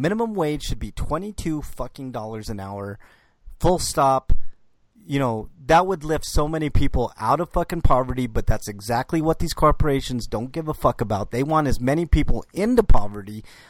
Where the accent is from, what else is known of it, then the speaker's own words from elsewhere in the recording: United States; born there; I was born in the United States, so hopefully everybody doesn't think I'm illegal.